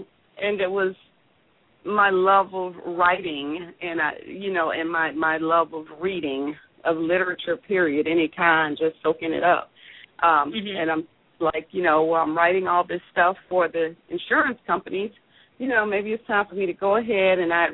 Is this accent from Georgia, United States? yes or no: yes; Atlanta, Georgia, United States; Well, I am an author from Atlanta, Georgia, born and raised. You don't find many of us ATLNs still in the Atlanta area, but from the Atlanta area.